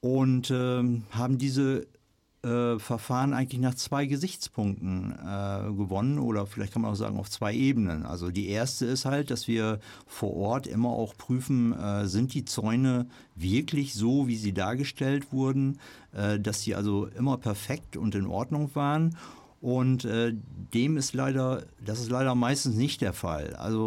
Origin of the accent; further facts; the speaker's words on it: Lower Saxony, Germany; wie bereits gehört … ich stamme gebürtig aus dem Südoldenburgischen und zwar genauer gesagt aus dem Landkreis Vechta.